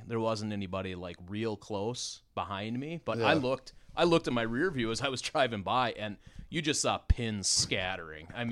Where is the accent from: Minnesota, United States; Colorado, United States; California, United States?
Minnesota, United States; Rogers; I grew up in Rogers.